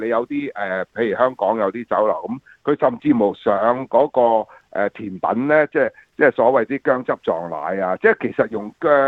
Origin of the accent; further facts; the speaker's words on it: Shanghai, China; 咁我譬如我哋係上海人嚟講咧，就一定咧就煲一煲薑茶，